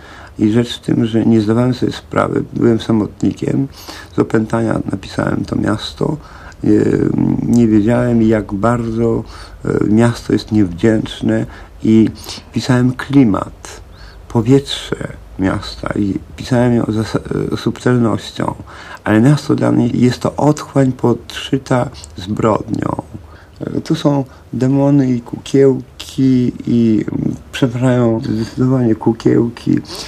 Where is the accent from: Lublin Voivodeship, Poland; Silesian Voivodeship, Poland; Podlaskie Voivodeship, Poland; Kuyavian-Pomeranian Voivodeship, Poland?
Podlaskie Voivodeship, Poland; Białystok; born there; now in Poznań, Poland; Urodzony jestem w Białymstoku.